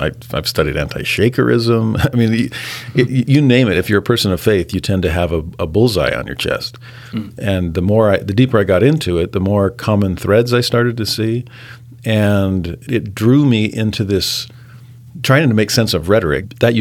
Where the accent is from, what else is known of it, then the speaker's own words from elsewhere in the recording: California, United States; I grew up in Southern California, like you said, and had friends of all kinds of different faiths.